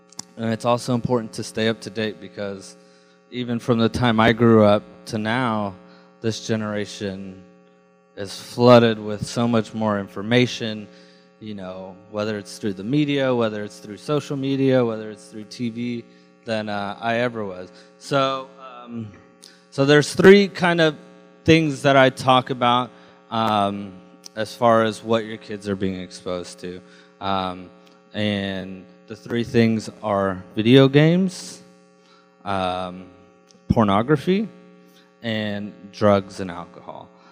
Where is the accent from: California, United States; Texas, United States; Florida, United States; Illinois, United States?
Texas, United States; Houston; I grew up in Houston, and I'm sure my parents have been in Houston now for, oh, really?